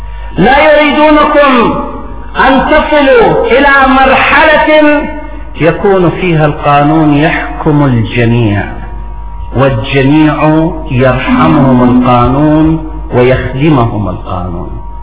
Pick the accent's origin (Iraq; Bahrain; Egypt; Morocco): Iraq; حينما نعبر عن إبائنا وعن سمونا كعراقيين